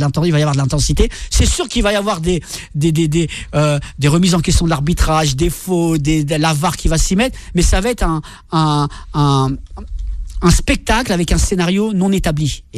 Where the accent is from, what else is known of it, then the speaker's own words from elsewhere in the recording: Marseille, Provence-Alpes-Côte d'Azur, France; je suis marseillais, je le dis, et je préfère.